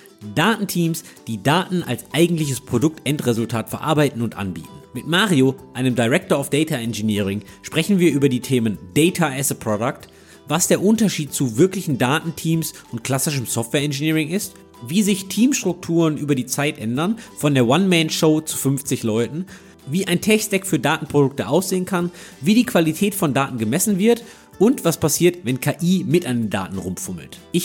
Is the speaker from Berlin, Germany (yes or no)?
no; Bavaria, Germany; bin ich aus Bayern, bin ich aus Franken